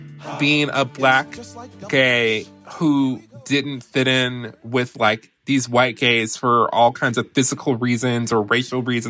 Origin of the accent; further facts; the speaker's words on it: Detroit, Michigan, United States; So as I mentioned before, I'm from Detroit, and I actually came of age in the mid to late 90s as a gay teenager